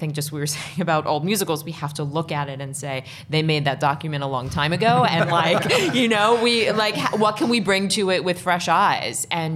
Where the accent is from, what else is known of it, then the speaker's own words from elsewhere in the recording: Washington, District of Columbia, United States; I grew up in Washington, D.C., and so I went to Arena Stage